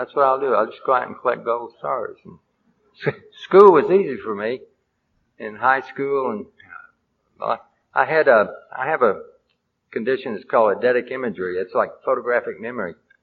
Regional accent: Dallas, Texas, United States; born there; I was born in Dallas, Texas. All right. Actually, a part of Dallas that was called Highland Park.

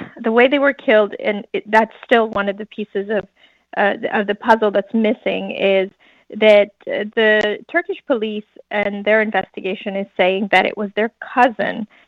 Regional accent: United States; now in Istanbul, Turkey; Of course, I'm an American. And we were both sort of hyphenated Americans, women, journalists.

